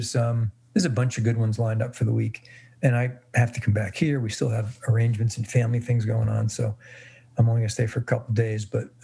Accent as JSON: {"language": "English", "region": "East Coast", "country": "United States", "tie": "born or raised there", "said": "But I do miss my friends that I grew up with on the East Coast."}